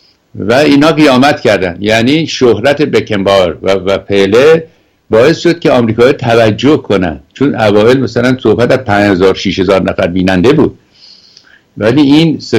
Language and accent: Persian; Iran; moved away; also born or lived in France; سال 1974 که مخلص از ایران بیرون آمدم